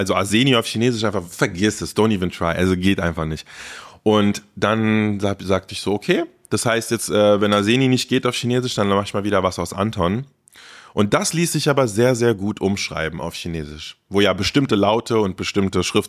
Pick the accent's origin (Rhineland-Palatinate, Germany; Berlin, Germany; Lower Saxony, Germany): Berlin, Germany; Und ich bin auch in der ersten Klasse war ich schon in Berlin und so. Also ich bin in Berlin auf jeden Fall groß geworden. Wenn wir jetzt nicht Haare spalten, dann bin ich Berliner. Tempelhof Schöneberg.